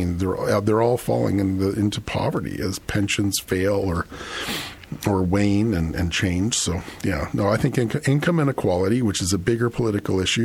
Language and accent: English; Toronto, Ontario, Canada; I grew up in Toronto. I grew up on the subway, but just taking public transit.